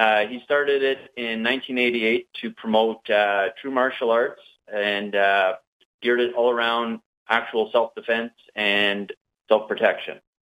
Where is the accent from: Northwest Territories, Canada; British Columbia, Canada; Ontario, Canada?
Ontario, Canada; Kapuskasing; moved away; I'm originally from Kapuskasing, Ontario, and I was moved here in 1986 with my father.